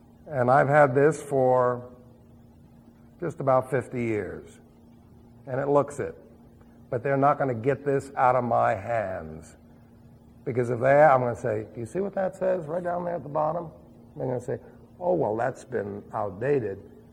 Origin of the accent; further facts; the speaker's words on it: New York, United States; where are you from? And we said, Long Island, New York.